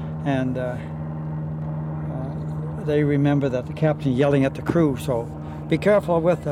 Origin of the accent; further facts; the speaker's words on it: Duncan, British Columbia, Canada; born there; because I was born actually in Duncan.